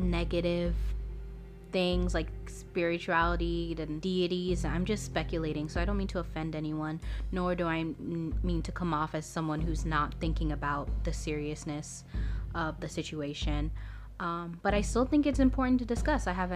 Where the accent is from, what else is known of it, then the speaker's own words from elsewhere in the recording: Jamaica; a recent case of human sacrifice in my home country, the beautiful land of Jamaica